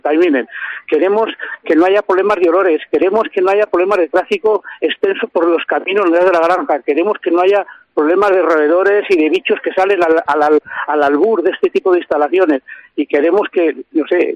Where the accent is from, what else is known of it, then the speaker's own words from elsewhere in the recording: Llano de Bureba, Castile and León, Spain; fue cuando se proyectó la primera granja en mi pueblo, en Llano de Bureba.